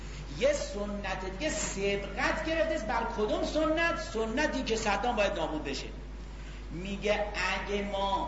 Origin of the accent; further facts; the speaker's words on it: Isfahan, Iran; ما مال اصفهانیم زشت است